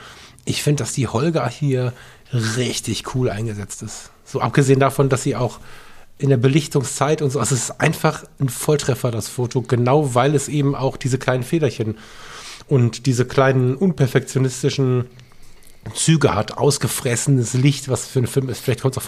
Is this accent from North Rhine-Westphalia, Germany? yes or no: yes; Ratingen, North Rhine-Westphalia, Germany; also dieser Ort gehört so ein bisschen zu meiner Heimat. Wir Ratinger leben zur Hälfte im Ruhrgebiet und zur anderen Hälfte in Düsseldorf.